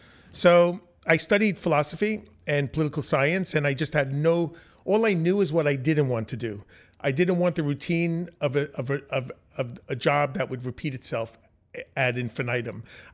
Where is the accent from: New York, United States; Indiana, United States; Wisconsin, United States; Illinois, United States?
New York, United States; Long Island; I grew up in Long Island in the suburbs, and I was overweight, and I had a speech impediment until I was around 15.